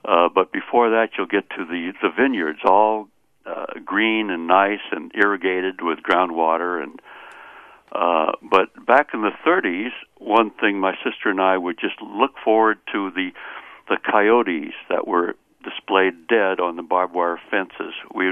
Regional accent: Oakland, California, United States; I grew up in Oakland, born in Oakland, and I remember going to Livermore.

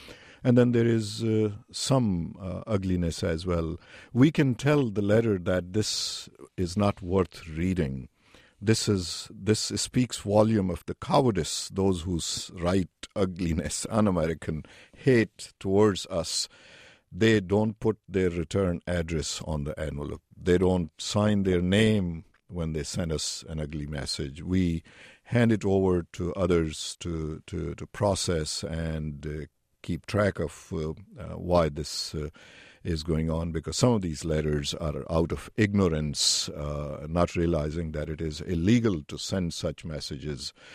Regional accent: Pakistan; I grew up in Pakistan without these rights and without these dignities. I am very much aware of what an autocrat looks like, thinks like, acts like. I have lived under two martial laws in Pakistan.

